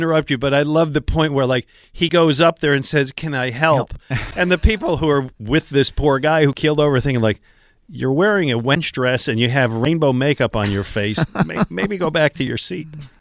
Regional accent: Buffalo, New York, United States; which is, as you know, I grew up in Buffalo, right?

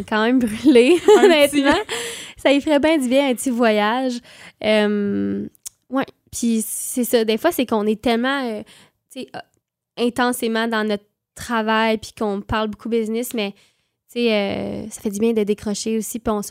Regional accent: Quebec, Canada; accent: Québécois; j'ai un accent super québécois dans cette chanson-là

